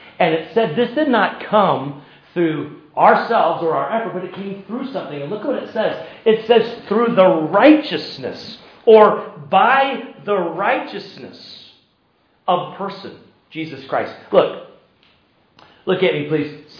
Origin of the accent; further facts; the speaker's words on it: United States; Yeah, you're Kiwis. I'm an American. So what?